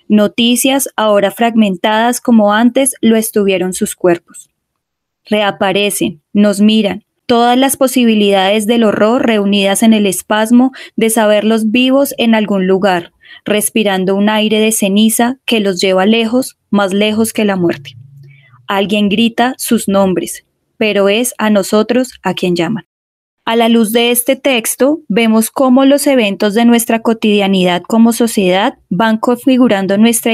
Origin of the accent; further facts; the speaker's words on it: Colombia; nuestro proyecto de vida como colombianas y también como docentes de una lengua extranjera.